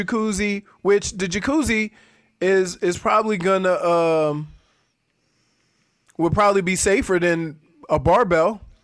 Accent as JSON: {"language": "English", "region": "Louisiana", "country": "United States", "said": "I'm from Louisiana. That's the only reason why."}